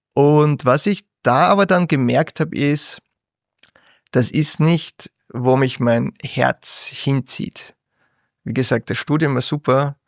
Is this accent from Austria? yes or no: yes; Ternitz, Lower Austria, Austria; wie ich so 19 war, war ich Zivildiener und war Rettungsfahrer in Ternitz, in meiner Heimatstadt.